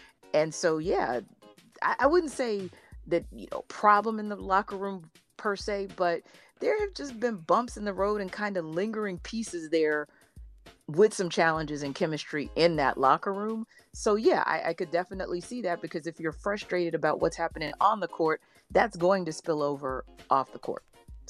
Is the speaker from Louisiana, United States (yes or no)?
yes; Louisiana, United States; even though I'm from the South, right, from Louisiana.